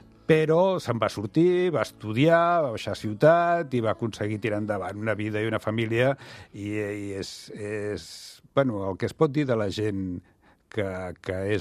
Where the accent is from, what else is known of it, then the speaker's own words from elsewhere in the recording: Barcelona, Catalonia, Spain; Jo soc de l'Eixample, tota la vida.